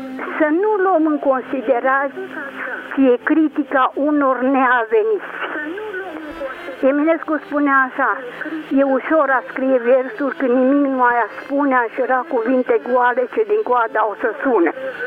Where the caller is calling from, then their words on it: Alba Iulia, Alba County, Romania; din Alba Iulia.